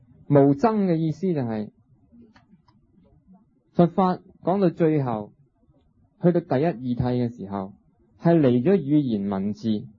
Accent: Hong Kong; 一有我是香港人的角度，我就看不到中国人、大陆人的角度

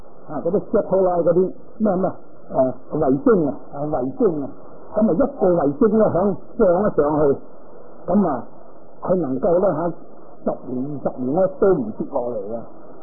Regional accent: Hong Kong; 咁我哋香港出世，香港大噶啦。

